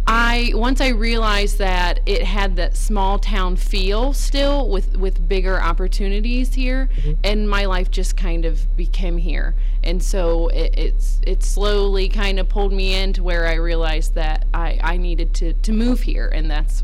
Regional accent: Bucyrus, Ohio, United States; I started traveling to Marion from my hometown, Bucyrus, right after high school, actually.

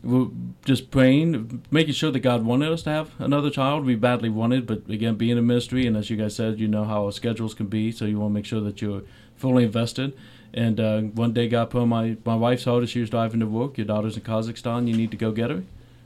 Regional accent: Columbus, Ohio, United States; I'm from Johnstown. It's kind of out by New Albany. I grew up as a Columbus kid.

